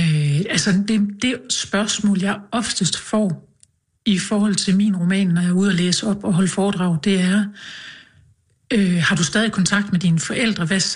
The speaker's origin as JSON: {"language": "Danish", "region": "Region of Southern Denmark", "country": "Denmark", "said": "jeg er fra Sydfyn, den der lidt underspillede sydfynske måde"}